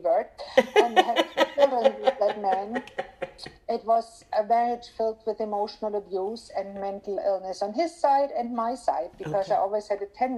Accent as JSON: {"language": "English", "country": "Germany", "tie": "born or raised there", "second_language": "English", "said": "I reached a ripe old age of 60 by now, which makes me a young adult. I was born and raised in Germany in a middle-class family"}